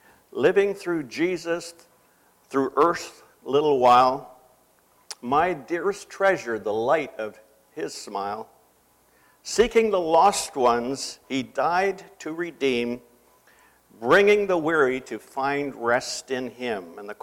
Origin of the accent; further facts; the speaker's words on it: Trenton, United States; most of you probably don't know that I grew up in the Trenton area. Went to Trenton High School, went to the Christian school there.